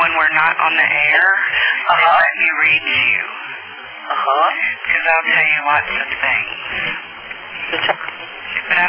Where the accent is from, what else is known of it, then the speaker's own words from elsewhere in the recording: Alabama, United States; I'm from Alabama, but I'm married to a South African, so I probably have some combination there.